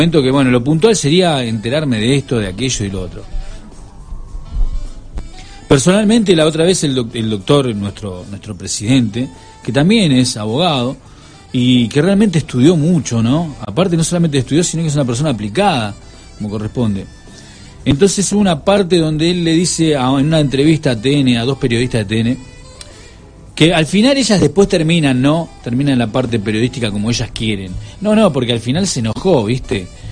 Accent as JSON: {"language": "Spanish", "country": "Argentina", "said": "yo que soy de zona sur, que soy de Brazatí"}